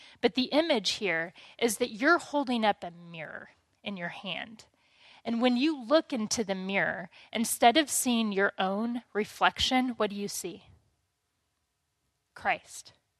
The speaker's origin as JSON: {"language": "English", "region": "Missouri", "country": "United States", "said": "Missouri mannerisms. They would give me such a hard time when I'd get on the phone and call home and my accent would come back."}